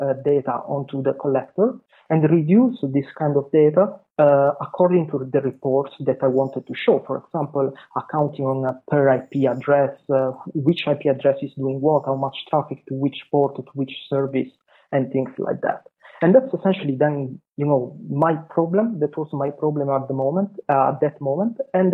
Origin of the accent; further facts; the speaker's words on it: Bari, Apulia, Italy; English is a second language; my hometown, which is Bari in South Italy, right? And a very beautiful seaside town with, great promenade by the sea, regional cuisine, and too few IT opportunities, let's say.